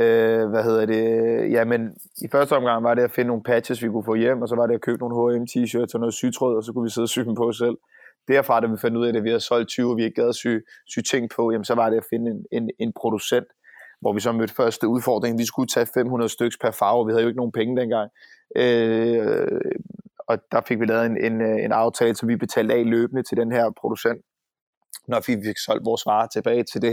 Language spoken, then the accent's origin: Danish; Snekkersten, Capital Region of Denmark, Denmark; og jeg var fra Snekkersten op nordpå.